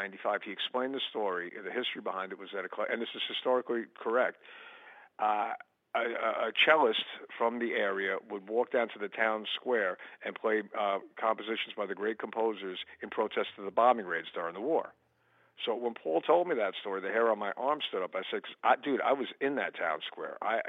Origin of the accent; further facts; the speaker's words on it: Long Island, New York, United States; It was a completely different world compared to growing up on Long Island.